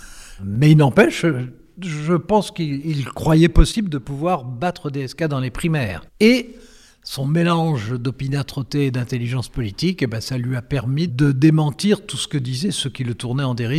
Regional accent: France; Bon, mais on est français, voilà, on est différent.

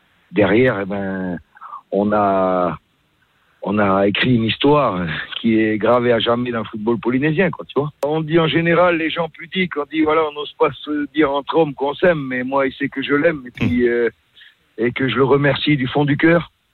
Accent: Angoulême, Nouvelle-Aquitaine, France; moi je suis d'Angoulême à la base

